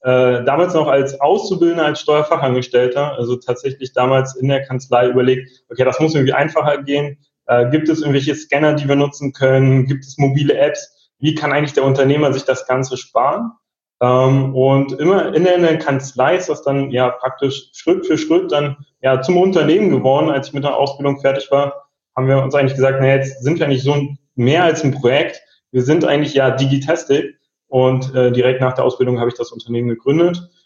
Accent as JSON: {"language": "German", "region": "Berlin", "country": "Germany", "said": "Wir kommen aus Berlin und ich bin auch ursprünglich Berliner."}